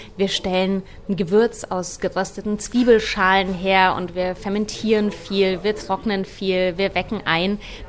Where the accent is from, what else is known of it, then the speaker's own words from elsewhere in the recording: Bavaria, Germany; Ich komme ja ursprünglich aus Bayern, das ist so ein bisschen meine Kindheitsküche.